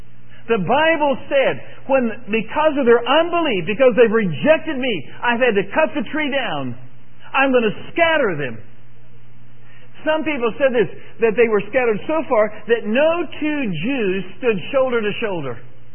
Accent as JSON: {"language": "English", "region": "Kansas", "country": "United States", "said": "I mean, I'm from Kansas, and so I'm still thrilling in all the flowers and so on that you guys have here."}